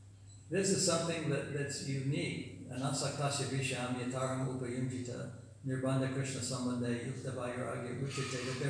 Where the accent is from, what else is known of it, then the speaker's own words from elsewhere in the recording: United States; of course I come from America, I have a lot to answer for